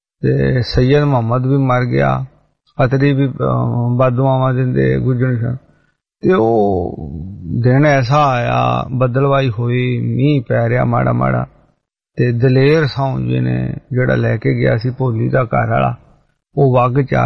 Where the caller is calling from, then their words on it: Italy; ਮੈਨੂੰ ਪਤਾ ਨੀ ਲੱਗਾ ਮੈਂ ਇਟਲੀ ਤੋਂ